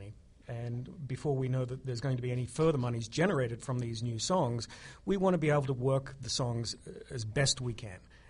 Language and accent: English; Australia; born there; also born or lived in Japan / Germany / France / England; I'm an Australian born, and I've actually lived outside of Australia more than I have in it, and I worked for a large music publisher, EMI, for many years, and I actually worked in Japan, I worked in Germany, I worked in France, a number of years in England, New York, Nashville